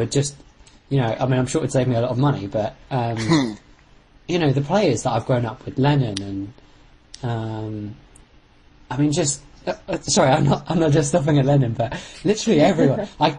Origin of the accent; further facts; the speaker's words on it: England, United Kingdom; Well, I guess as an Englishman, I've got to say